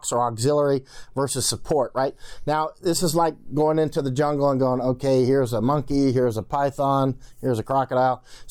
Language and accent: English; United States; And I'm American. I love my country. My mother's side came in 1609, right?